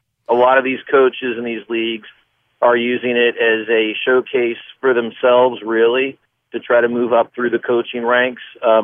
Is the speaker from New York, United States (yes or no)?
yes; Queens, New York, United States; I mean, I played CYO baseball growing up in Queens, and my parents might have had to write a check